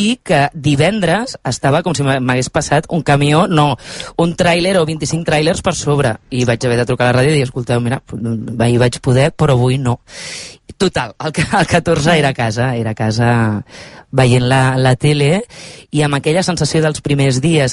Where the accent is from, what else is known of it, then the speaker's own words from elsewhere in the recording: Barcelona, Catalonia, Spain; visc en un poble, des de fa mig any vam prendre la decisió de canviar de lloc de residència, vivíem a Barcelona, som de Barcelona, i bé, ens vam enamorar de la que avui és casa nostra i vam marxar.